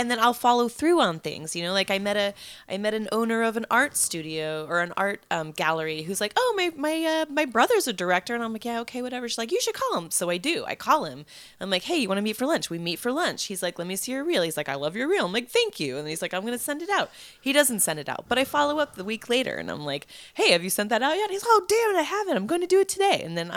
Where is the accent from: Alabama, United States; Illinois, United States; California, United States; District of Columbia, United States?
California, United States; Napa; In Napa. I'm from originally born and raised in Napa.